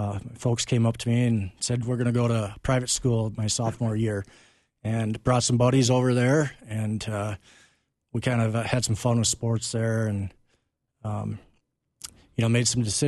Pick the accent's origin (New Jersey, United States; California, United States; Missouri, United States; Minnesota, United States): Minnesota, United States; Woodbury; I grew up in Woodbury.